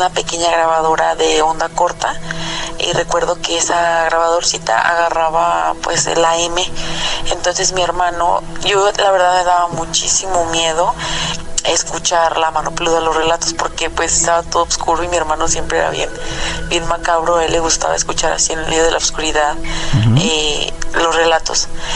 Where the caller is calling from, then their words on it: Guanajuato, Mexico; soy de Guanajuato.